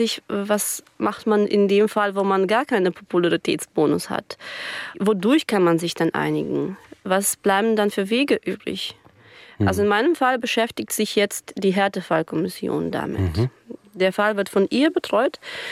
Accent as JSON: {"language": "German", "country": "Germany", "tie": "born or raised there", "said": "meine Heimat ist ja hier. Ich habe gar keine andere außer Deutschland. Die Frage war, wohin, Leute, wohin nach 17 Jahren Aufenthalt, also Leben hier? Ich bin ja in Deutschland volljährig geworden."}